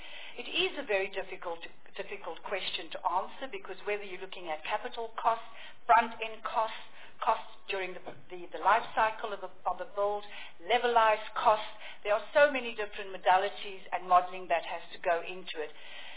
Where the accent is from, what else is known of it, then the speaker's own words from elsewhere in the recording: Western Cape, South Africa; I grew up in the Western Cape between two power stations, one coal and one nuclear.